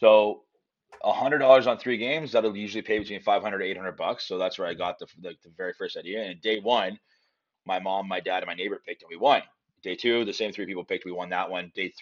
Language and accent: English; Yarmouth, Nova Scotia, Canada; Yeah, so I started this journey in Nova Scotia. Day one was in Yarmouth, my hometown, and then this day two was Halifax and so on and so forth.